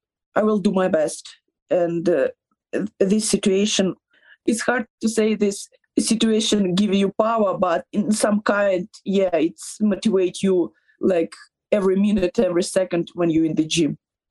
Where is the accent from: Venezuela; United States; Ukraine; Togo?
Ukraine; English is a second language; I'm proud to be Ukrainian. I'm proud to be that I'm from Ukraine